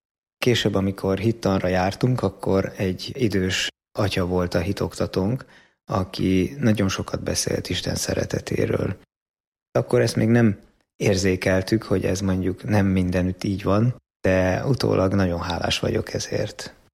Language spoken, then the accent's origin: Hungarian; Budapest, Hungary; vagyok, Budapesten lakom, itt is születtem.